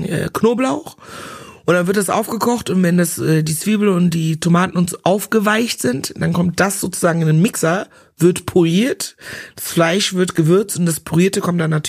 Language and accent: German; Ghana; now in Germany; Bei uns in Ghana kannst du das machen aus Kochbananen nur, Kochbananen gemischt mit Yamwurzeln, nur Yamwurzeln.